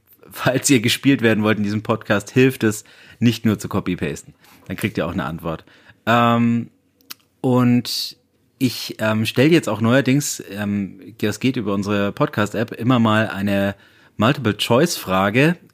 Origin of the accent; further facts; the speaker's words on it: Bayreuth, Bavaria, Germany; Bayreuth represent, meine Heimat.